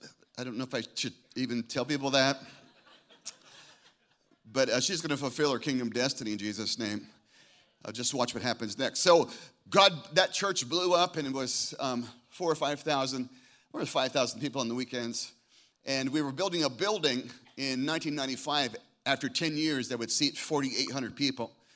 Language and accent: English; Scottsdale, Arizona, United States; I started my first church at 27 in my hometown of Scottsdale, Arizona.